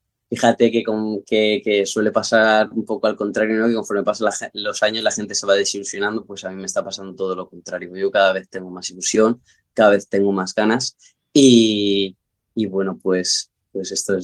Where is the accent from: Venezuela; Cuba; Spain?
Spain; a vivir, a capotear con todo lo que venga, como buen español